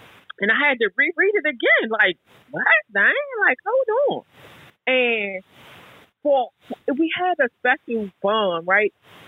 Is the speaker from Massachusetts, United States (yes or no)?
no; Fort Washington, Maryland, United States; I am from Fort Washington, Maryland